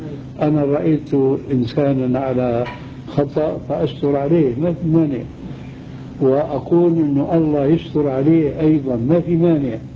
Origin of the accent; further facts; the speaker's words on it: Syria; عندنا في سوريا يقولون توكلنا على الله عليك